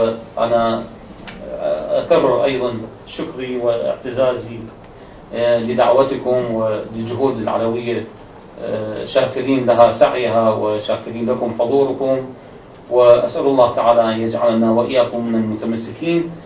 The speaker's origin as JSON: {"language": "Arabic", "country": "Iraq", "said": "ولذلك ما يحدث عندنا في العراق وفي دول الجوار"}